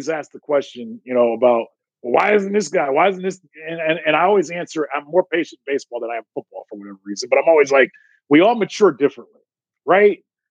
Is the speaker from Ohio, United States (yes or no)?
yes; Richfield, Ohio, United States; when I was growing up near Richfield, where we would see Mark Price and Craig Elo and John Hot Rod Williams